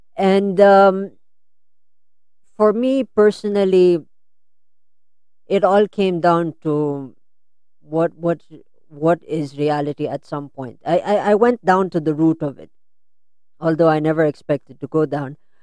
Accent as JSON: {"language": "English", "country": "Philippines", "tie": "born or raised there", "said": "Long time ago, when I grew up here in the Philippines, when I was a young kid, of course, I grew up in a very Christian-y background."}